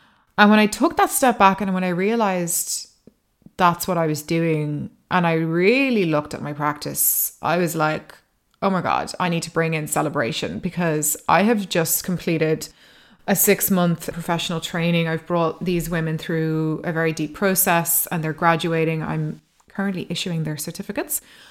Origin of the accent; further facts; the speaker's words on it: Ireland; I'm half Irish, half Dutch, and I live in Ireland. Socialized more Irish. My culture is very Irish.